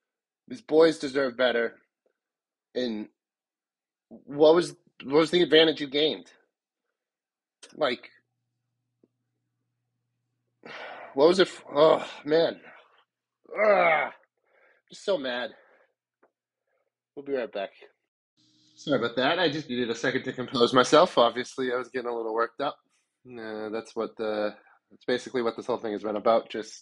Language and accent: English; Massachusetts, United States; And I grew up in Massachusetts during the height of Spygate